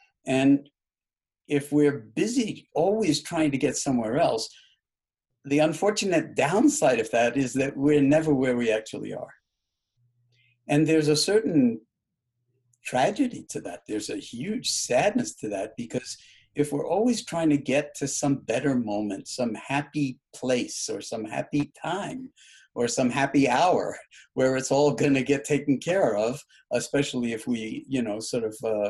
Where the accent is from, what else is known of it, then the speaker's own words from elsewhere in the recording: New York City, New York, United States; much like the era in which you and I grew up in New York City.